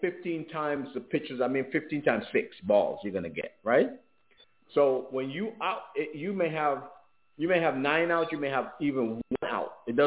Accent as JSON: {"language": "English", "country": "St. Kitts & Nevis", "tie": "born there", "said": "I was trying to tell people that I was born in St. Kitts, but I grew up in St. Mark"}